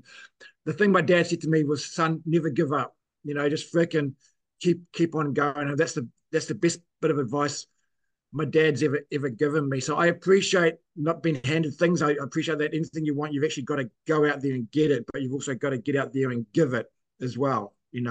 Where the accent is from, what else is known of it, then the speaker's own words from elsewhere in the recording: England, United Kingdom; now in New Zealand; We came to New Zealand from England in 1972 on a boat.